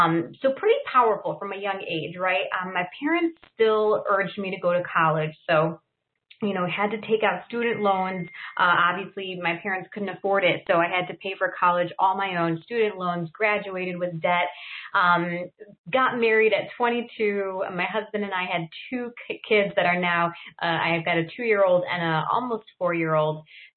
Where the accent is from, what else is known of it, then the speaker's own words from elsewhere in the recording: Chicago, Illinois, United States; I grew up here in Chicago in a lower middle class family.